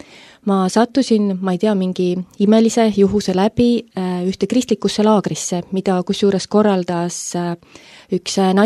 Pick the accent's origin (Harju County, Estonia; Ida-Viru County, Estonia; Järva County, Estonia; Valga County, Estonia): Ida-Viru County, Estonia; Narva-Jõesuu; olen pärit Narva-Jõesust, Ida-Virumaalt, täitsa sellisest kirdetipust, kus siis Narva-Jõgi ja Läänemeri kokku puutuvad sellisest väikesest, armsast, hubasest, kuurort linnast.